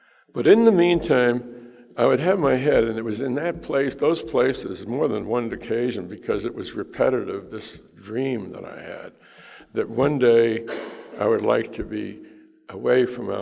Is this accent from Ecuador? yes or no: no; New York City, New York, United States; I'm an Irish Catholic from New York City